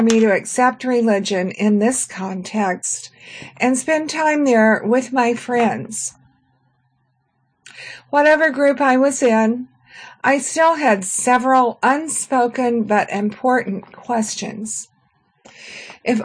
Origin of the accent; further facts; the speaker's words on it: Fort Worth, Texas, United States; I placed an ad in Friends Journal seeking persons near my hometown of Fort Worth, Texas, who were interested in meeting for worship.